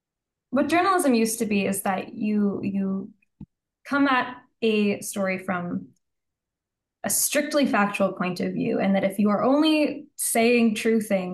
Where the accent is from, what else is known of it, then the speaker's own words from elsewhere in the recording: United States; I'm an American, like I'm coming into this from an American's point of view.